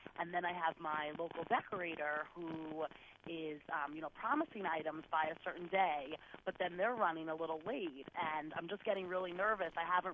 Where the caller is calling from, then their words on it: Atlanta, Georgia, United States; I'm calling from Atlanta, Georgia.